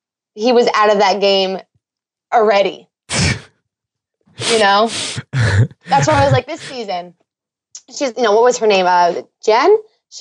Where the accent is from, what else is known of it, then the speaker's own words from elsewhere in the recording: New Jersey, United States; So I'm from Jersey and I hear this Boston